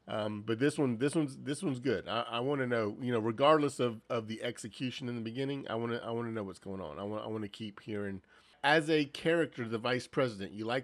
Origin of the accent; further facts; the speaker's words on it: the South, United States; Well, yes, I'm from the South.